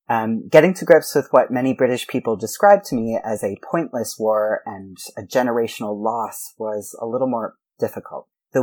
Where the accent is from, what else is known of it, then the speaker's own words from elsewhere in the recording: United States; now in United Kingdom; So I'm an American who moved to the UK about 10 years ago